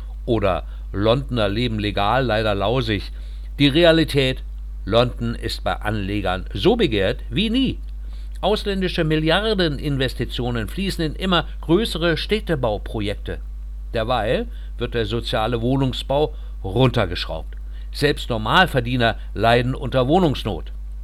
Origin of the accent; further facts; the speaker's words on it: Syria; first language Kurdish; German is a second language; meine Nationalität ist arabisch, aber meine Muttersprache ist kurdisch. Da hatten wir in Syrien gleich 2 Probleme. Durch unsere Glaubensansichten gerieten wir ins Abseits.